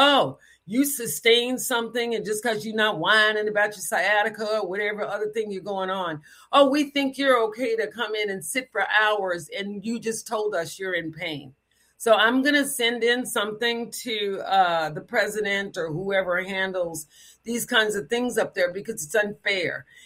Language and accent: English; United States; I feel embarrassed some days of being American.